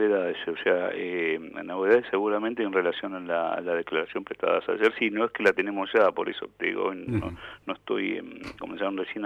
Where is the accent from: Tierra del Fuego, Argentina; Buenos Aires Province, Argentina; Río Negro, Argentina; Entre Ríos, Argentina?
Tierra del Fuego, Argentina; Ushuaia; born there; also born or lived in Buenos Aires; yo soy nacido en Ushuaia, pero estuve estudiando en Buenos Aires